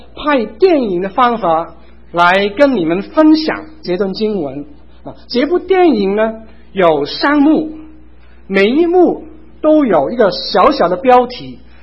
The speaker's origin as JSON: {"language": "Chinese", "country": "Hong Kong", "moved": "yes", "lives_now": "United States", "said": "我是从香港来的第一代华侨啊，其实我住在美国已经差不多40年了啊。"}